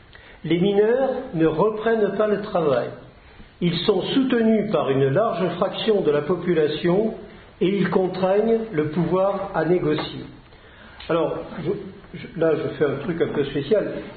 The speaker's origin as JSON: {"language": "French", "town": "Decazeville", "region": "Occitanie", "country": "France", "said": "Alors je dis ça parce que je suis de Decazeville"}